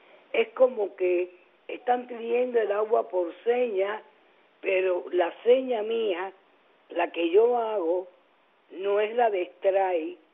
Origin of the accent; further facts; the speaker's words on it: Cuba; esta es una situación que, como cubana, igual que tú, cubana-americana, me duele